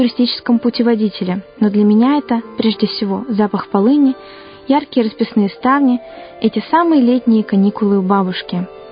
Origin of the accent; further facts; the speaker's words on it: Ulan-Ude, Buryatia, Russia; born there; Сама я родилась в Улан-Удэ